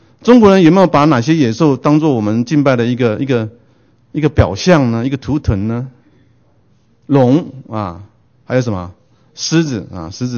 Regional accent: Taiwan; 我从台湾来，台湾有很多的偶像，很多的偶像。

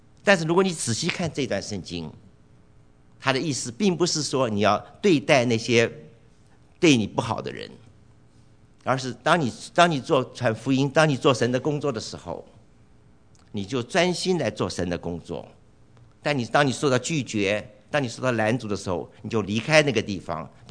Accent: Taiwan; 我是从台湾来的

